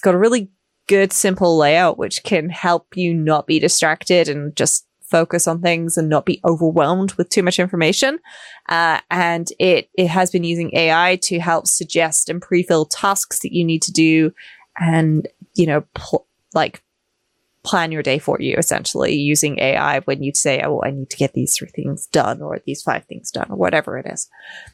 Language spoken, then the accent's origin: English; United Kingdom; I'm going to call it football, not soccer, because I'm British.